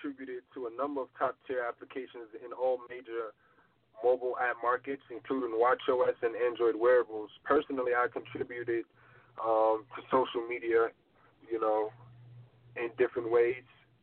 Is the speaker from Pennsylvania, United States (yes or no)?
no; New York City, New York, United States; I'm from Queens, New York